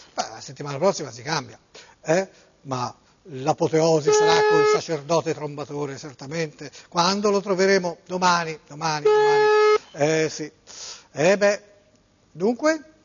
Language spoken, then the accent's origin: Italian; Florence, Tuscany, Italy; Io sono di Firenze, ma sono un ospite. Non posso chiamarmi meridionale, sono di Firenze.